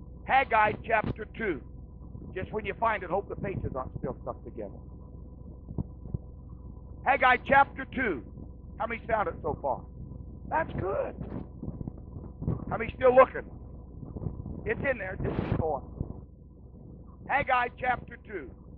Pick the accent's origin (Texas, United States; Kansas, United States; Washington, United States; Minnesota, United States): Kansas, United States; I grew up in Kansas. My first job was in the wheat harvest.